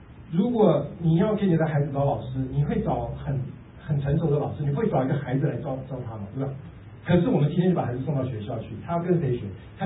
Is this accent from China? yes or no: no; Taiwan; 我是从台湾来的